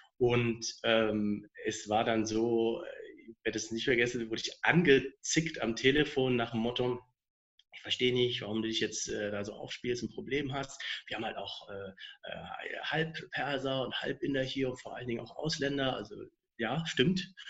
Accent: Germany; Ich bin halt, ja, für mich als Deutscher und gleichzeitig natürlich mit der Hautfarbe auch doch immer ein bisschen dann doch anders.

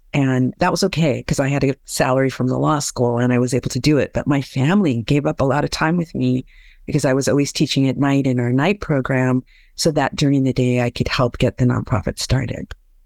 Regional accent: Arizona, United States; Yeah, so I grew up in Arizona. Arizona is a very big state. It's the sixth largest state in the country.

